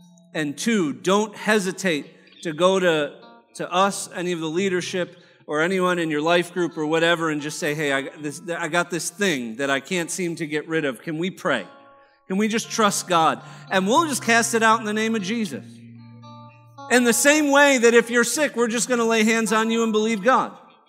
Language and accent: English; Arizona, United States; We come from Arizona. We've had our share of both. We've had scorpions in the house.